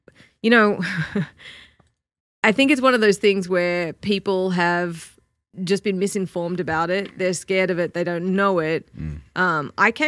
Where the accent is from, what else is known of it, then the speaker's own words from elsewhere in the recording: Australia; now in United States; I think growing up in Australia, having a smaller population, we have a lot of what I would describe as kind of cleaner foods.